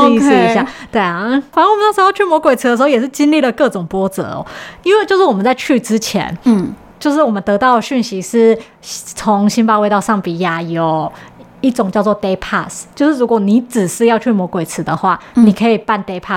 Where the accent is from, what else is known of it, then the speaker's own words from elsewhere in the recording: Taiwan; 我们台湾人付亚洲人付了50美